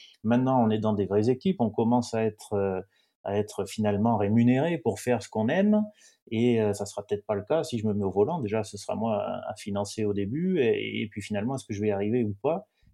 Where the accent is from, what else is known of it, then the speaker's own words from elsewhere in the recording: Manosque, Provence-Alpes-Côte d'Azur, France; born there; now in Aix-en-Provence, France; Ouais, en fait, moi je suis né à Manosque, donc dans le Luberon.